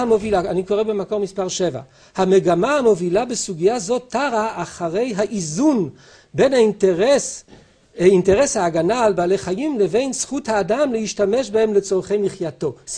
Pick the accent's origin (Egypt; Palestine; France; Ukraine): France; now in Israel; אני נולדתי בצרפת, ואתה מדבר עם צרפתי על כבד אווז